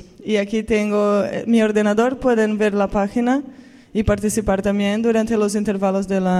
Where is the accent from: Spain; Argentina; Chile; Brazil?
Brazil; Spanish is a second language; en portugués, porque soy de Brasil